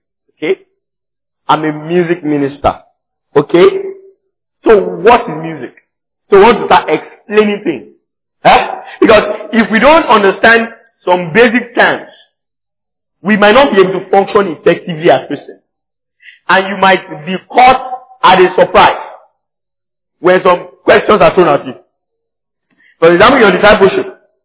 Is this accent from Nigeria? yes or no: yes; Nigeria; I'm Nigerian.